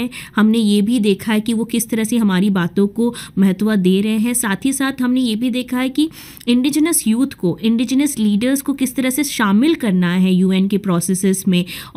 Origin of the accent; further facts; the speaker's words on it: India; मैं इंडिया से हूँ